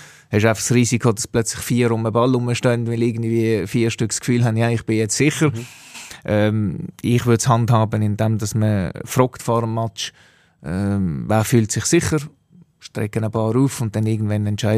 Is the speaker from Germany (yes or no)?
no; Switzerland